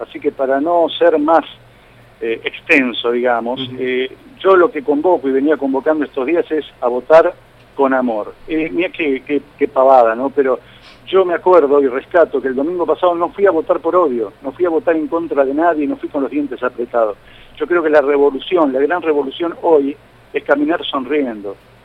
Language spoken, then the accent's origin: Spanish; Argentina